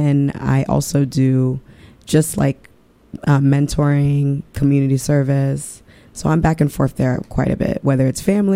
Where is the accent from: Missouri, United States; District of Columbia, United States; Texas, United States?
District of Columbia, United States; Washington; moved away as an adult; now in New York, United States; I grew up there for the majority of my life until college. I went to college in Virginia. Mm-hmm. Then I moved up to New York. I've been in New York for over 10 years now.